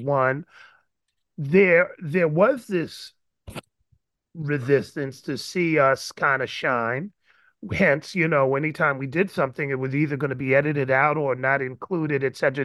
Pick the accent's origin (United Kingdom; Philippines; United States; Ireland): United States; New York; when I was younger growing up in New York